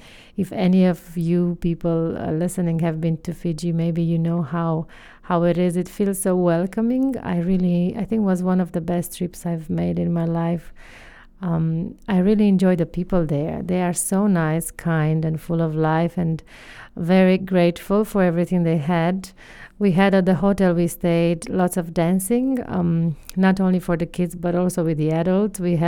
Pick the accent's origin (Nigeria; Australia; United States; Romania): Romania; English is a second language; from Romania